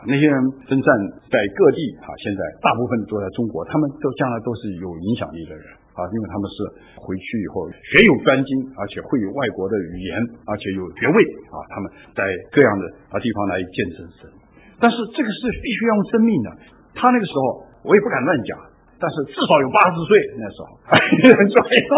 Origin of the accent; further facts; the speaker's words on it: Taiwan; also born or lived in Wuhan, China; 我小的时候我是生在这个武汉。然后他说你台湾来的，他说、哎、我说在台湾长大的